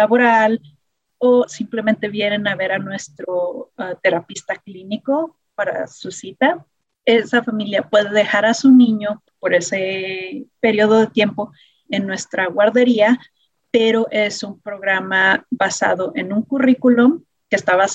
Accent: Chihuahua, Mexico; now in Denver, United States; Y soy originaria de Chihuahua, México, pero he vivido en el área de Denver por ya casi 27 años.

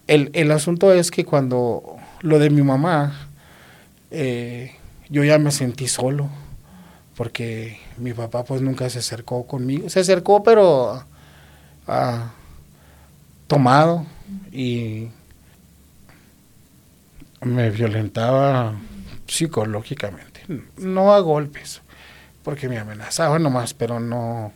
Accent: Ciudad Juárez, Chihuahua, Mexico; Es originario de Ciudad Juárez, Chihuahua.

